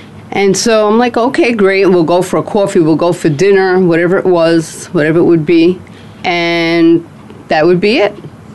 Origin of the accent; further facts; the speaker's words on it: Bronx, New York, United States; my family and I, we moved from the Bronx where I was raised. By 12 years old, we moved to Forest Hills.